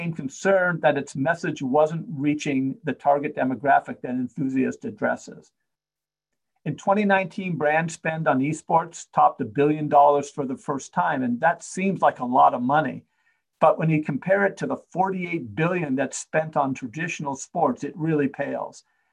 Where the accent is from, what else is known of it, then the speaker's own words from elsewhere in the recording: Seattle, Washington, United States; They actually even own a Call of Duty franchise in my hometown of Seattle.